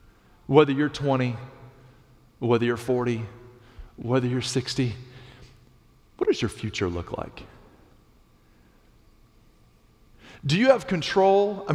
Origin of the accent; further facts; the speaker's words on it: Miami, Florida, United States; I came from Miami, and guys, I was that dude from Miami with the big flowery shirts and the pink pants and the tipped hair and stuff.